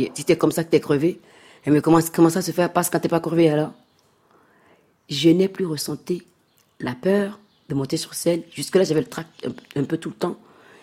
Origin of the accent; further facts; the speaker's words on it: Cotonou, Littoral, Benin; born there; Je suis née à Cotonou, mais mon père, il est de Ouidah.